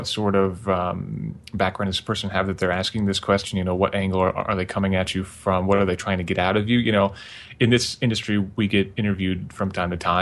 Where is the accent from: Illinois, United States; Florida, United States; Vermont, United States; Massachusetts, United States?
Vermont, United States; No, I mean, growing up in Vermont, if you don't get somebody pregnant before you're 15 and work at the gas station, then you've done pretty good for yourself.